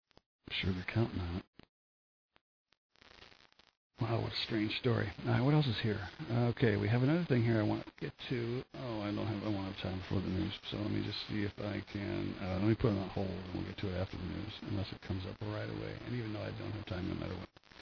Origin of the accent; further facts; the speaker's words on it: New Jersey, United States; I can say validity, even though I'm from New Jersey.